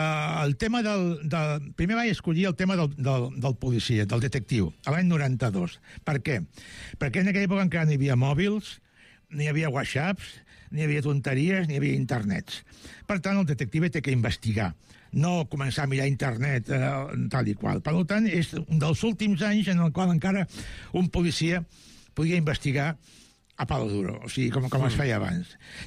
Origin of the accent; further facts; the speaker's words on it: Catalonia, Spain; soc català i espanyol i vinc aquí